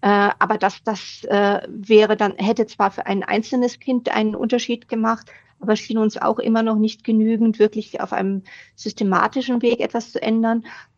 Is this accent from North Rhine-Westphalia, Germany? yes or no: no; Bamberg, Bavaria, Germany; das ist nur eine Stunde von Bamberg entfernt, also meine Heimatstadt.